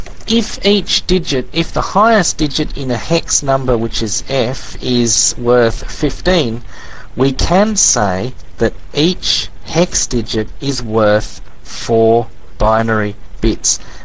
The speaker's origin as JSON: {"language": "English", "country": "Australia", "accent": "Australian", "said": "given my Aussie accent."}